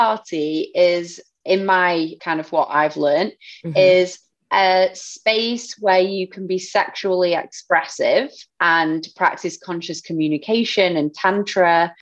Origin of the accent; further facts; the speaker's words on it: England, United Kingdom; Because at 24, growing up in England and partying, you know, all around, people just grab your ass and there's no consent.